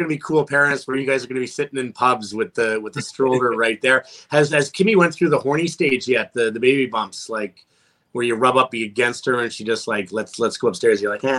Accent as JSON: {"language": "English", "country": "Canada", "said": "I'm a Canadian kid. I don't have many regrets. The one regret I have is not have signed at least for 1 year to play in a Canadian market. But I'm Canadian."}